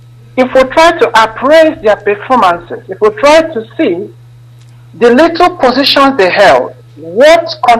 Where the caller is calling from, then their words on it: Northern Cyprus, Cyprus; I'm calling from North Cyprus.